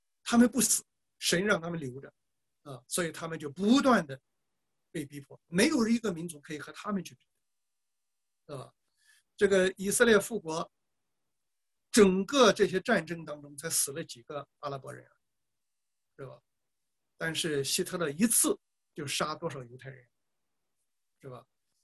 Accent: China; now in Australia; 我原来的时候从农村回城，城市人叫我乡下人，我从中国来澳洲

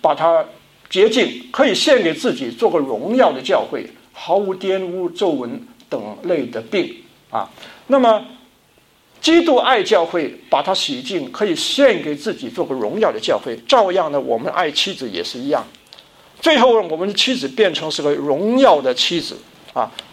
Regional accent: China; 我们中国人要学习不是控制别人，要去促进别人的好处。

